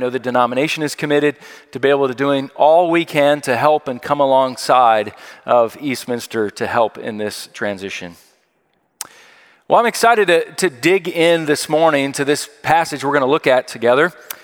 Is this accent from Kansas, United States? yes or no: no; Philadelphia, Pennsylvania, United States; Again, I'm from Philadelphia, and the last time I preached was Super Bowl Sunday.